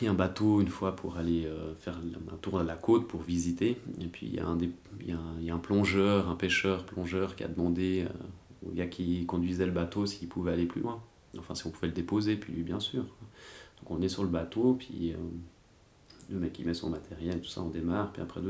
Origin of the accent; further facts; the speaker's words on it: Switzerland; Puis je fais, je suis suisse.